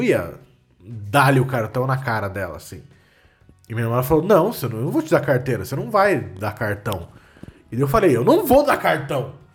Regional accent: Florianópolis, Santa Catarina, Brazil; eu sou de Florianópolis

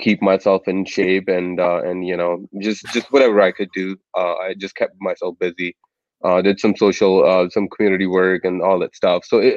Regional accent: India; also born or lived in Iowa, United States; now in Boston, United States; So actually, everyone knows that I'm not from the U.S. I grew up in India.

